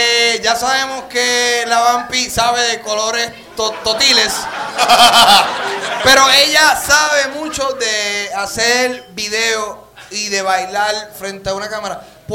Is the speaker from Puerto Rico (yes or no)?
yes; Lajas, Puerto Rico; yo soy de Laja